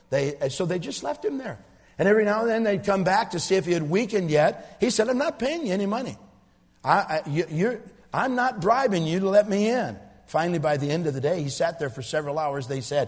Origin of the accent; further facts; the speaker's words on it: England, United Kingdom; I can't even talk to him because, you know, I'm English and he's Tamil